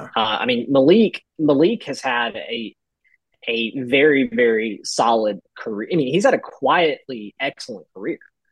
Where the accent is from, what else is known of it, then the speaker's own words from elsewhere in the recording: Monroe, Louisiana, United States; actually my hometown of Monroe, Louisiana